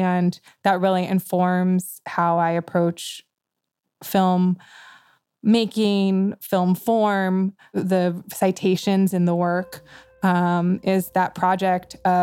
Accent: New York, United States; my mom is an artist and I grew up in New York with many artists

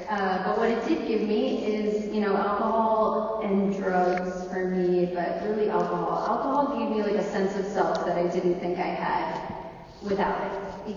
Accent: West Coast, United States; So, I grew up in an alcoholic home. I'm from the West Coast.

